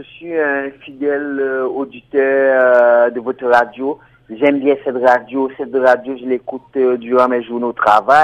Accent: Cameroon; Oui, je suis originaire du Cameroun.

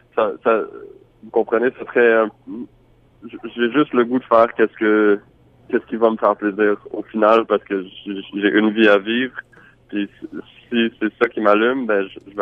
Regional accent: Montreal, Quebec, Canada; Moi j'ai grandi à Montréal, j'ai grandi dans une famille francophone mais dans un milieu, mais dans une ville bilingue. J'ai tout le temps parlé les deux langues, vraiment au même niveau, si vous voulez.

